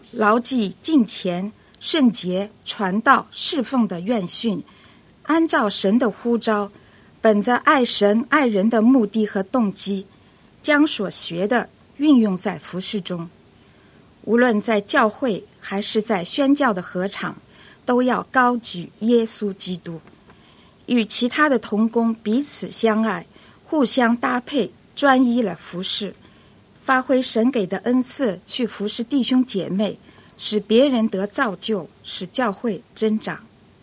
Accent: Shanghai, China; 我是来自上海的

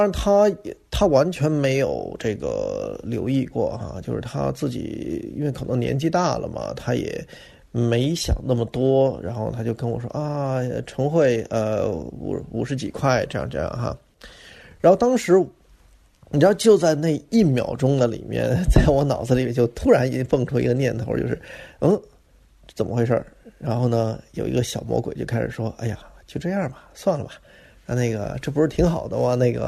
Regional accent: Beijing, China; now in Japan; 在北京喝那个酸牛奶的味道是一模一样的。哇，简直是一下子把我带回到了这个我再也回不去的小时候和我的故乡了哈

